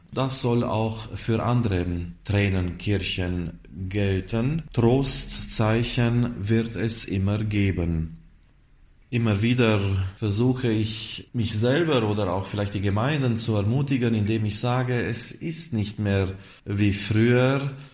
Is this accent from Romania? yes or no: yes; Transylvania, Romania; so auch bei uns in Siebenbürgen, in unserer evangelischen Kirche, die Siebenbürger Sachsen.